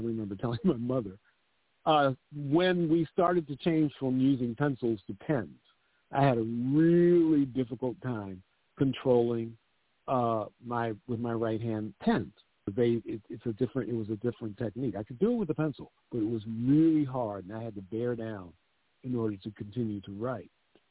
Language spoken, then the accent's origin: English; Maryland, United States; When I grew up in Washington, literally it was. Even though Brown versus Board of Education was 54, the practice of it didn't really start to happen until later in the 50s. When I was in junior high school and high school in the 60s, in Washington, in Maryland rather, schools were still seg